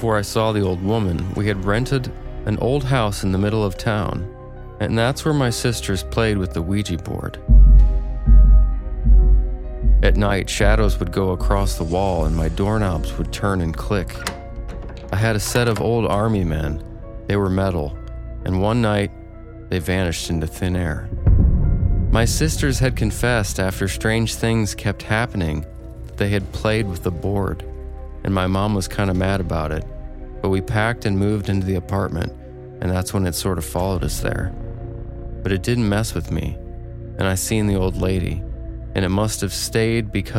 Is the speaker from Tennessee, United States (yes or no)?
yes; McEwen, Tennessee, United States; I want to start off by saying … I'm from McEwen, Tennessee.